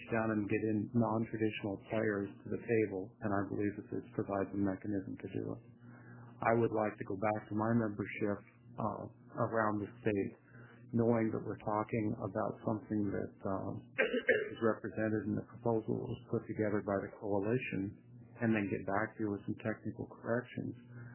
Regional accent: Oregon, United States; And I come from the John Day Basin, as most of you know.

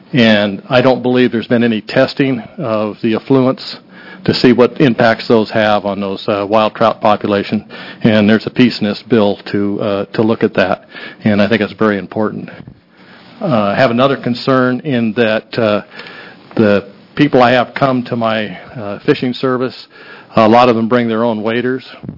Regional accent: Gold Beach, Oregon, United States; I am from Gold Beach, Oregon. I'm a lifelong Oregonian. I've lived around the state in various places.

